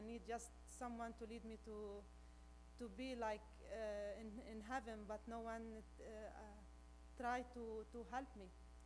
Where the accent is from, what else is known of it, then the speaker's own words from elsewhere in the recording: Sidon, South Governorate, Lebanon; I am Lebanese. I was raised in Sidon, Lebanon, to Maronite family.